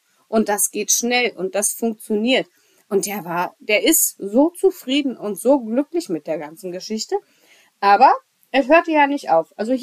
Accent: Switzerland; Und so als Schweizer Staatsbürger ist es natürlich ganz lustig, dass man mit Österreich verglichen wird.

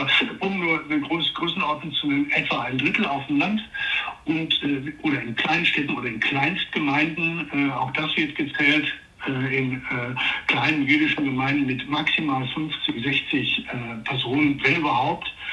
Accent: Harsewinkel, North Rhine-Westphalia, Germany; wie in meiner Heimatgemeinde Hasewinkel gibt es eine jüdische Viehhändler- und Textilhandelsfamilie

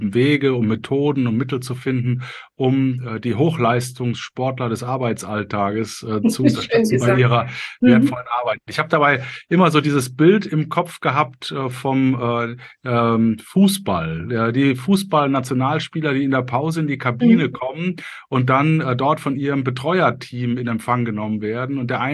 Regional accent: Cologne, North Rhine-Westphalia, Germany; also ich habe das Buch veröffentlicht als Kölsche Jung am 11.11. um 19.11 Uhr, logisch.

